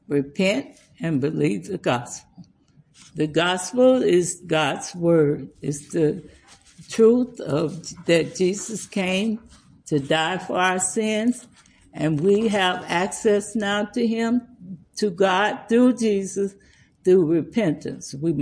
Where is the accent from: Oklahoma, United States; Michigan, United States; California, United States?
Oklahoma, United States; Tulsa; I remember one time I was real young, and I was born and raised in Tulsa.